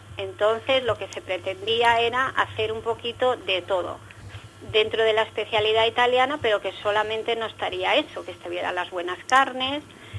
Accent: Navarre, Spain; la cocina navarra, que es de donde yo soy.

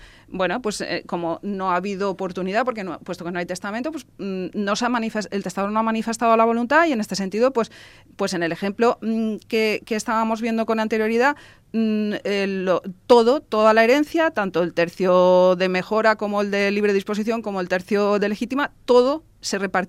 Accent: Valencian Community, Spain; me refiero nosotros como valencianos

